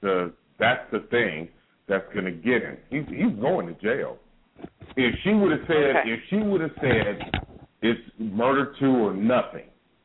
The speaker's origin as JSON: {"language": "English", "town": "Oakland", "region": "California", "country": "United States", "said": "I'm from Oakland, California."}